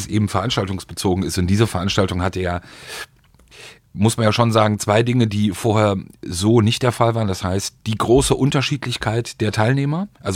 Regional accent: Berlin, Germany; auch als Berliner hier, der hier wohnt

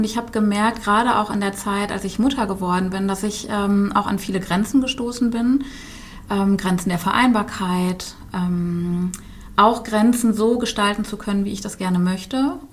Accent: Bielefeld, North Rhine-Westphalia, Germany; ich bin 41 Jahre alt. Ich komme hier auch aus dem Raum Bielefeld

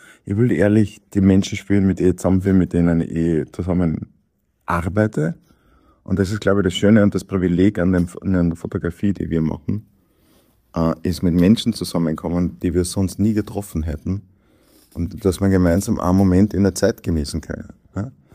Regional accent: Carinthia, Austria; accent: Carinthian; da mein Kärntner Dialekt für die meisten schwer zu verstehen zu scheinen sein. Anyway, es ist einfach authentisch, wenn ich Kärntnerisch spreche.

